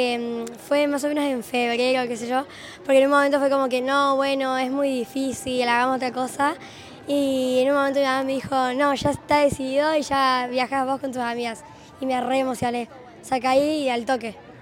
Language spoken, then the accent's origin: Spanish; Córdoba, Argentina; De Córdoba capital, increíble